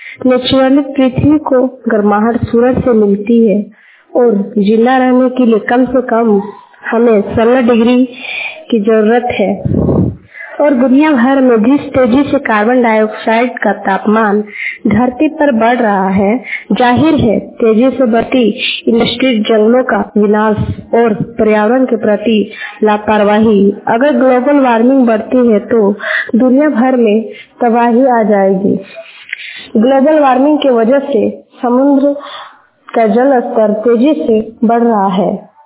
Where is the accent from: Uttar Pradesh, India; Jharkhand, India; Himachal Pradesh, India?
Jharkhand, India; मैं गोला प्रखंड की रहने वाली हूँ।